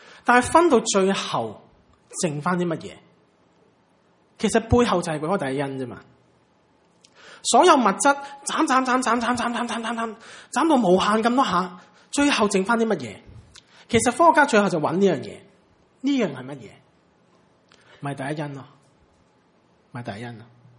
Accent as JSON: {"language": "Cantonese", "country": "Hong Kong", "said": "呢本小说即系因为即系我哋中国人，即系香港人咧特别留意啊。"}